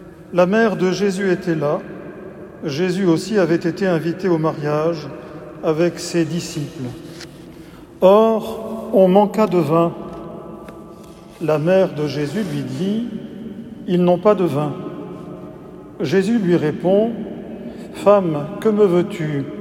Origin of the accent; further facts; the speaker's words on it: Brittany, France; comme c'était le cas chez moi en Bretagne